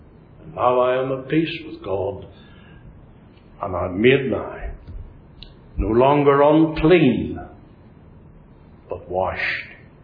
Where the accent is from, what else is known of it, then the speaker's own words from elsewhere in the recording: Northern Ireland, United Kingdom; And as I began to speak, she said, "Oh, you're from Ulster." And I said, "Yes."